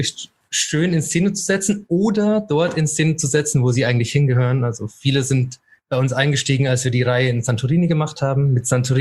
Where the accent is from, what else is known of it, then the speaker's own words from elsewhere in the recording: Bavaria, Germany; now in Switzerland; ich bin kein Schweizer, obwohl ich in der Schweiz wohne. Ich komme ursprünglich aus Bayern und der Umzug in die Schweiz war ein bisschen schwierig, was Bier angeht.